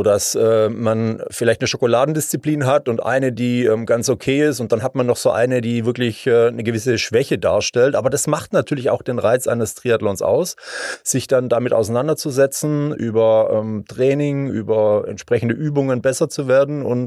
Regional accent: Mengen, Baden-Württemberg, Germany; war 6 Wochen später dann in meiner Heimat in Mengen selbst am Start. Als 12-Jähriger mit einer Sondergenehmigung.

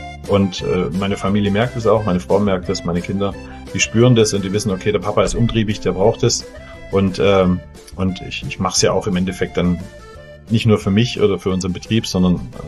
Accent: Baden-Württemberg, Germany; das Schwabenland ist meine Heimat und da fühle ich mich wohl

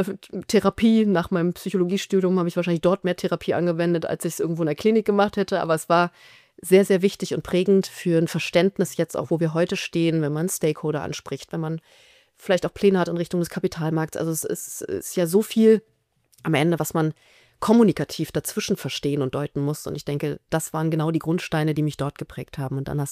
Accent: Berlin, Germany; Da habe ich mich entschieden als Berlinerin, ich gehe den Weg runter ins Schwabenland.

